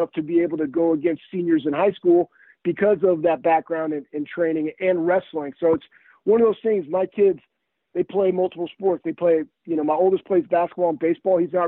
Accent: Texas, United States; also born or lived in Iowa; So I was born in Iowa. My dad was a college and high school football coach, and then moved to Texas when I was young, probably about three. So just kind of grew up there

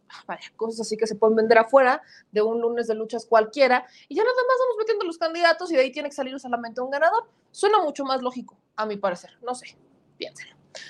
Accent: Puebla, Mexico; Entonces, yo como buena poblana hago referencia a eso.

